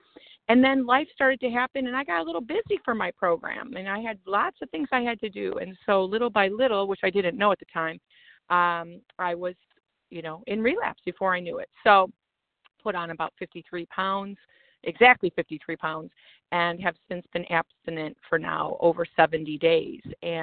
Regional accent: Chicago, Illinois, United States; I'm from Chicago.

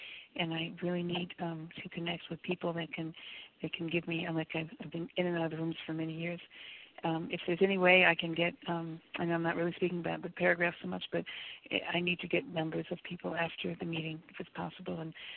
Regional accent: Beit Shemesh, Jerusalem District, Israel; from Israel, Beit Shemesh.

